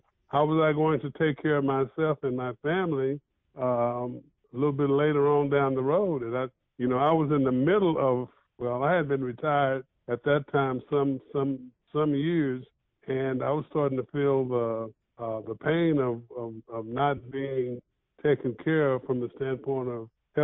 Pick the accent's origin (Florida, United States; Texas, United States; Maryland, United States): Texas, United States; well, I'm a Texan.